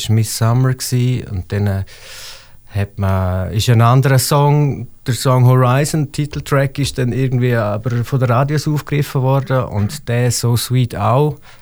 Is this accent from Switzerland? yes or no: yes; Switzerland; first language Swiss German; nicht einen bestimmten Grund, dass ich jetzt Schweizerdeutsch verachten oder so. Ich meine, das ist meine Muttersprache.